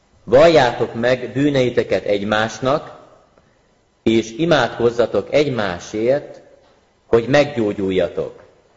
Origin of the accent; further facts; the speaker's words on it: Tápiószőlős, Pest, Hungary; Amúgy pedig Tápió Szőlősről származom, Szegléd mellől egy kis faluból.